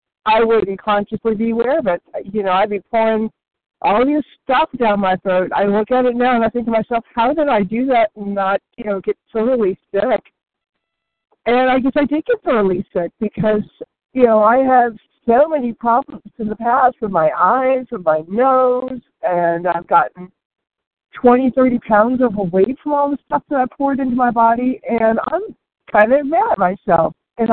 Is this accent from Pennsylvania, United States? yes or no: no; Virginia, United States; I'm compulsive overeater from Virginia